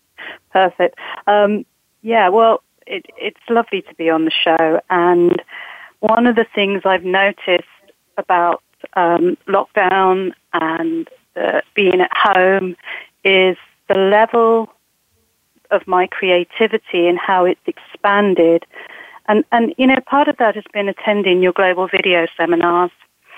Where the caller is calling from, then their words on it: Cheshunt, East of England, United Kingdom; I'm calling in from Chesant in the UK.